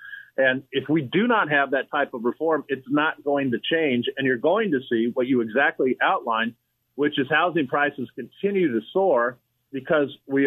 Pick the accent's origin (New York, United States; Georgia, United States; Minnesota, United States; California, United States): California, United States; Oxnard; I grew up in Oxnard, California. My dad worked for the city government